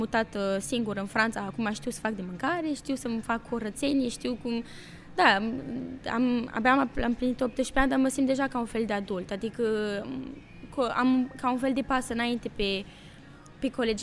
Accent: Canada; now in Romania; eram o persoană din Canada, da, cu origini de România, dar nu n-am crescut aici

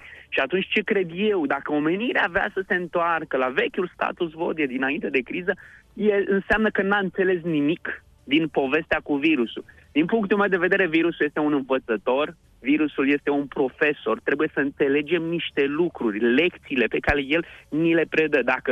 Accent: Argeș, Romania

